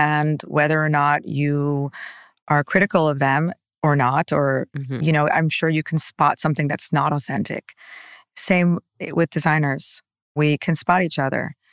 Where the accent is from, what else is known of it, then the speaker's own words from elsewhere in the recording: Hong Kong; also born or lived in New York; I grew up in Hong Kong. A lot of people don't know that about me.